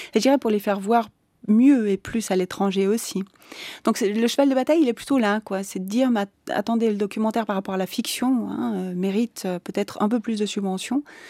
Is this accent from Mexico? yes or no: yes; Mexico; moved away as an adult; J'ai quitté le Mexique pour faire mon école de cinéma. Et ensuite, j'y suis retournée en voyage pour le plaisir. Mais je n'ai jamais filmé ce pays.